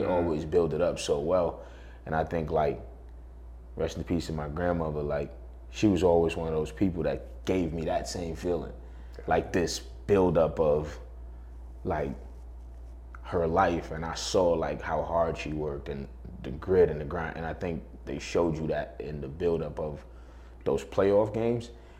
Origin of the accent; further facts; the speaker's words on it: Trinidad & Tobago; I feel like that happened because I'm from Trinidad.